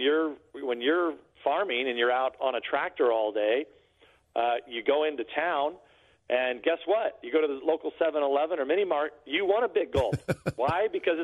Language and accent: English; California, United States; I'm from the San Joaquin Valley, which a lot of people don't know where that is